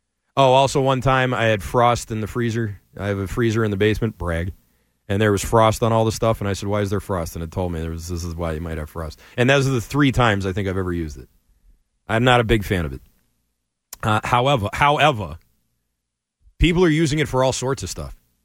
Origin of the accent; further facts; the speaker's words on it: Boston, Massachusetts, United States; now in New York, United States; It's something I learned growing up around the Boston area. That's that blue-collar mentality back home where success only comes through hard work and dedication. That's the Boston mindset